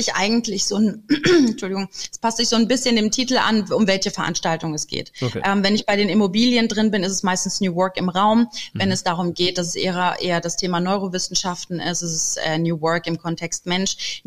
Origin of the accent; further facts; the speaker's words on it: Düsseldorf, North Rhine-Westphalia, Germany; now in Stuttgart, Germany; Ich komme aus dem wunderschönen, also ich bin gebürtige Kölnerin und komme aus dem schönen Düsseldorf. Das darf man eigentlich nicht sagen, aber ja, ich habe einmal die Seiten gewechselt und kam dann hier an am Kopfbahnhof in Stuttgart